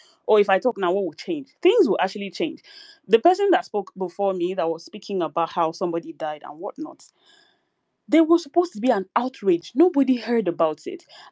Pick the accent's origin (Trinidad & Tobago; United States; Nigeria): Nigeria; I am a Nigerian, I am a citizen of this country.